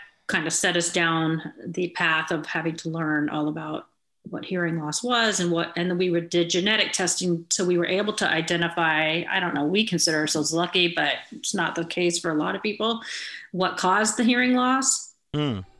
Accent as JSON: {"language": "English", "town": "Beale Air Force Base", "region": "California", "country": "United States", "tie": "born or raised there", "said": "So I grew up in Beale Air Force Base up in Northern California."}